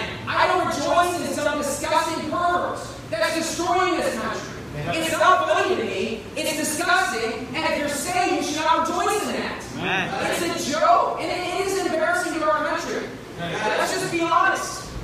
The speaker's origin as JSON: {"language": "English", "country": "Philippines", "said": "I'm a Filipino."}